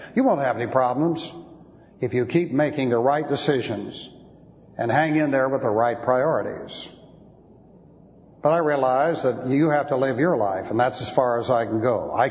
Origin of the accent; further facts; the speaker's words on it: Beverly Hills, California, United States; By the standards under which I grew up in Beverly Hills, that isn't dancing.